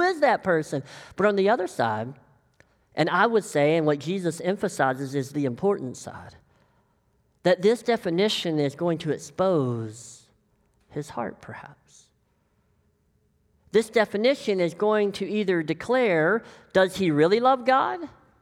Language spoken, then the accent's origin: English; Deep South, United States; I grew up in the Deep South, and we tell stories, and they're very good at telling a lesson.